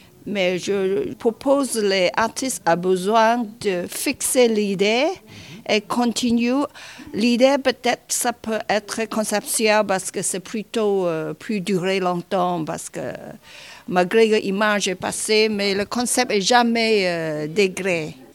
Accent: China; French is a second language; Je viens de la Chine.

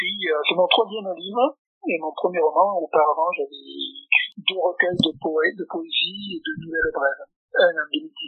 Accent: Nîmes, Occitanie, France; moved away as an adult; also born or lived in Lyon region; now in Corsica, France; je suis natif de Nîmes, je suis né à Nîmes, je suis resté 27 ans dans le Gard, et puis je suis parti dans la région lyonnaise, 23 ans pour mon travail, et puis là, j'ai terminé mon travail sur la Corse, j'habite actuellement

